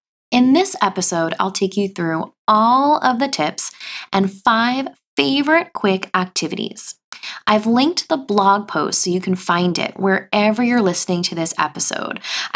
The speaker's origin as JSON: {"language": "English", "town": "Long Island", "region": "New York", "country": "United States", "accent": "Long Island", "said": "You heard me there with my Long Island accent sneaking out."}